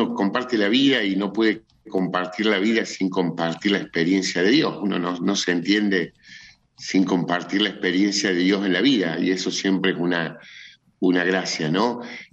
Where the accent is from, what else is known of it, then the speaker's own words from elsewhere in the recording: Córdoba, Argentina; Mira, yo soy cordobés, nacido aquí en Córdoba capital, vengo de una familia.